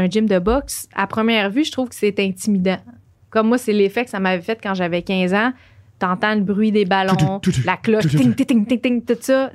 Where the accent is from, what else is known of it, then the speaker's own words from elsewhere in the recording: Joliette, Quebec, Canada; now in Montreal, Canada; C'est pour ça que je déménageais à Montréal. Tu sais, je viens de Joliette.